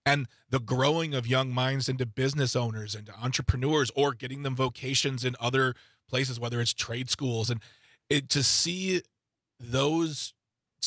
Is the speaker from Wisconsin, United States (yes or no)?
yes; Waukesha, Wisconsin, United States; I know I grew up here in Waukesha, and the church I went to, St. Mary's, right across the way